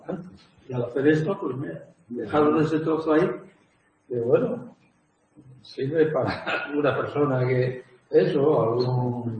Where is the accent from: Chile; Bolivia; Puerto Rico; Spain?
Spain; Robles de la Valcueva, Castile and León; En mi pueblo, que es Robles de la Valcueva